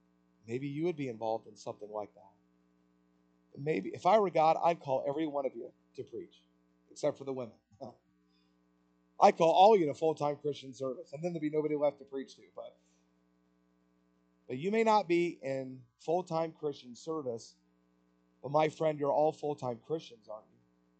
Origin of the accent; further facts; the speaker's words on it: Atlanta, Georgia, United States; In our home church growing up in Atlanta